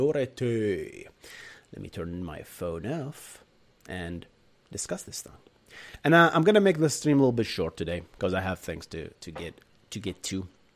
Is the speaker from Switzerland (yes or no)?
no; Bahrain; English is a second language; now in United States; I'm from Bahrain originally. I moved to the States 5 years ago.